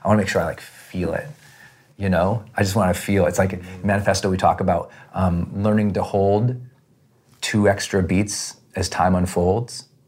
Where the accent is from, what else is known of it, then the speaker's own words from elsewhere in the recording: Montana, United States; I'm from Montana. We're outdoor people, okay?